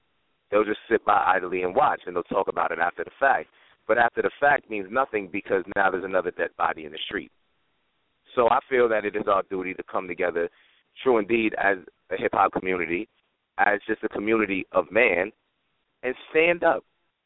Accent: Peekskill, New York, United States; In Westchester, I grew up between Peekskill and Cortland Manor.

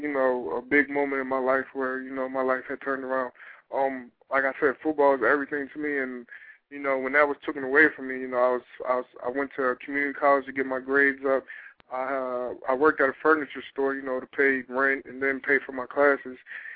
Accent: New Jersey, United States; it's like, wow, we're all from Jersey.

